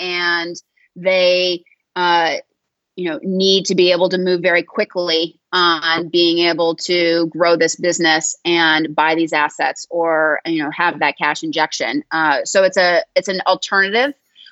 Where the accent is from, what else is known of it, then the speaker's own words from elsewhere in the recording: United States; I've only worked in emerging markets, even though I'm American.